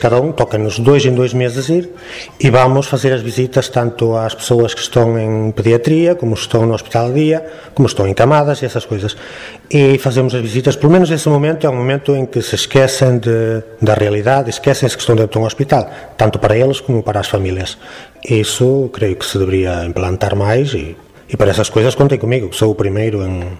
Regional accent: Barcelos, Norte, Portugal; now in Pontevedra, Spain; sempre procuro dizer de onde venho, de onde sou, as minhas raízes, porque jamais me avergonharia disso.

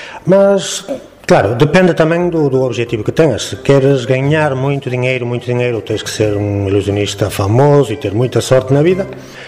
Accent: Barcelos, Norte, Portugal; now in Pontevedra, Spain; sempre procuro dizer de onde venho, de onde sou, as minhas raízes, porque jamais me avergonharia disso.

